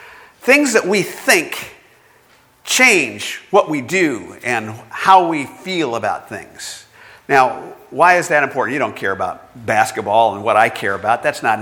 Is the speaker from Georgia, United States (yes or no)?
no; Bakersfield, California, United States; and where I grew up in Bakersfield back then, they had a lot of basketball teams in high school.